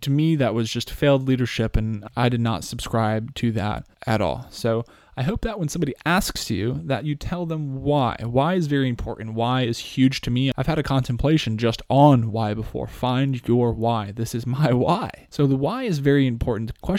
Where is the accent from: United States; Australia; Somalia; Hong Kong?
United States; Woodland Park, Colorado; Last week, I read Zero to Hero by my hometown friend from Woodland Park, Colorado, Mr. Nate Wilson.